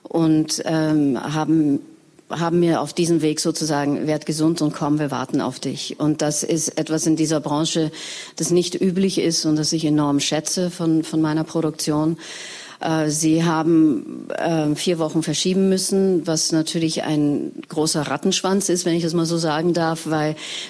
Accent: Vienna, Austria; Ich bin aber als halbe Wienerin sehr vertraut mit dem Wein. bin in Grinzingen, Wien groß geworden.

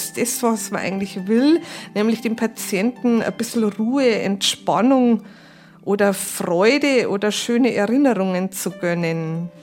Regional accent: Traunstein, Bavaria, Germany; ich komme aus Traunstein

